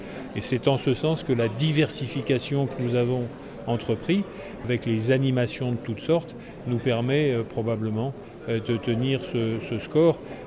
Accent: Marseille, Provence-Alpes-Côte d'Azur, France; moi-même dans ma jeunesse à Marseille, j'étais au lycée Thiers

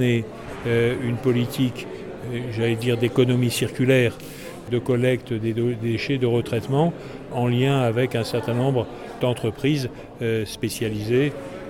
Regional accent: Marseille, Provence-Alpes-Côte d'Azur, France; moi-même dans ma jeunesse à Marseille, j'étais au lycée Thiers

